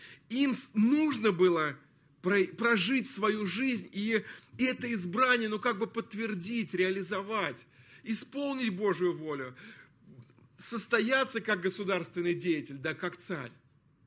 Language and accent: Russian; Moscow, Russia; born there; я родился 1 мая 1960 года, ни раньше, ни позже? Почему я родился в Москве? Почему у меня были родители верующие?